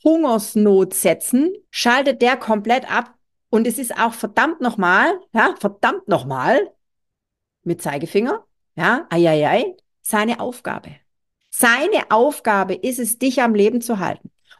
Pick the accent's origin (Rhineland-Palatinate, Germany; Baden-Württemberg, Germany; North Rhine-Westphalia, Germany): Baden-Württemberg, Germany; bei mir als Schwabe